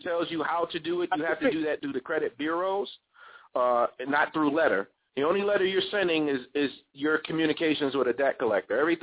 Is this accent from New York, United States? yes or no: yes; New York, United States; accent: New York; I'm not slow talking, okay? I'm a New Yorker. So I have that New York flow and that pace.